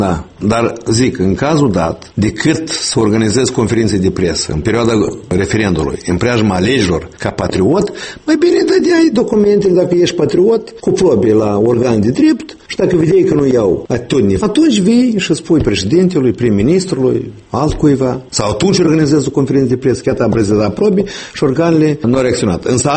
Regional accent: Moldova; dar noi suntem moldoveni.

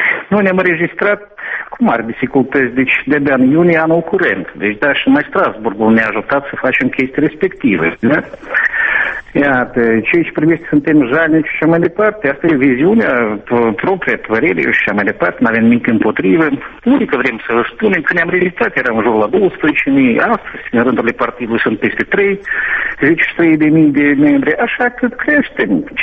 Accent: Moldova; Suntem moldoveni la noi, Moldova

